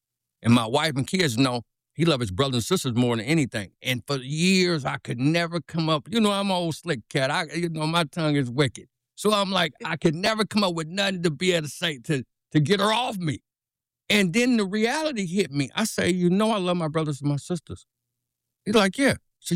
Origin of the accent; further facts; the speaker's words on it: California, United States; I had never been to this part of Northern California. I'm from the Bay Area.